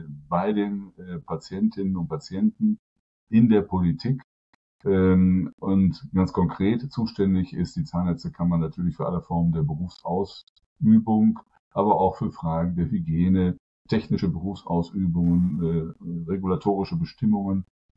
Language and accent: German; Bielefeld, North Rhine-Westphalia, Germany; ich bin gebürtiger Bielefelder. Mich gibt es tatsächlich, wie es auch die ganze Stadt gibt.